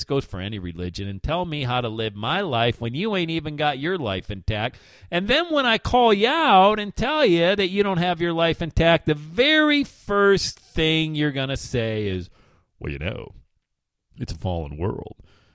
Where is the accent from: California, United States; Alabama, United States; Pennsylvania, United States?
Pennsylvania, United States; Bradford; I'll get back to being raised Irish Catholic in Bradford, PA in just a second.